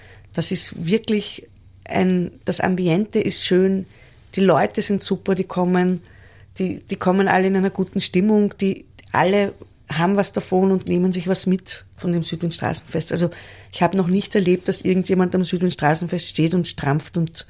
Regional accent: Vienna, Austria; ich bin Wienerin und beobachte jetzt seit 44 Jahren.

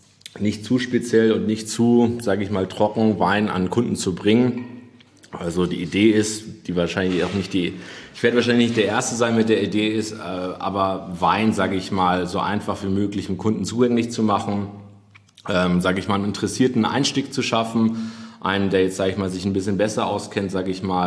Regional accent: Hamburg, Germany; Und dann zurück in die Heimatstadt, bin ja gebürtiger Hamburger, habe ich dann Gourmet-Gastronomie gemacht

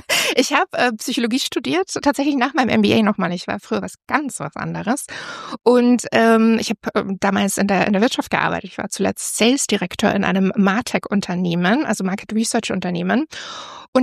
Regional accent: Regensburg, Bavaria, Germany; Ich komme ja eigentlich auch aus Bayern, aus Regensburg.

